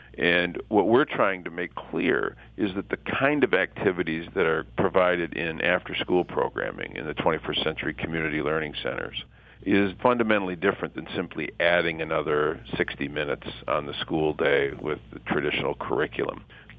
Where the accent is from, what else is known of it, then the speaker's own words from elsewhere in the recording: Flint, Michigan, United States; including in my hometown of Flint, Michigan